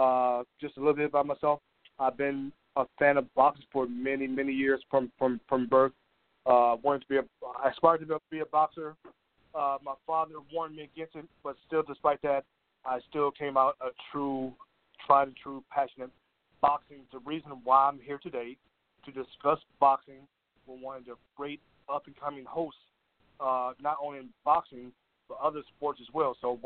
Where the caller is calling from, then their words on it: Tampa, Florida, United States; I'm calling from Tampa, Florida.